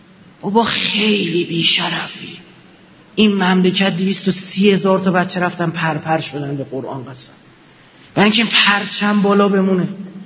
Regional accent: Iran

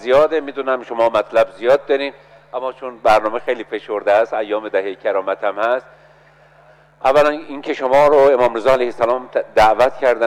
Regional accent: Iran; به عنوان یک ایرانی احساس غرور میکنیم، فرقی هم نمیکنه هر ایل و طایفه‌ای باشیم،

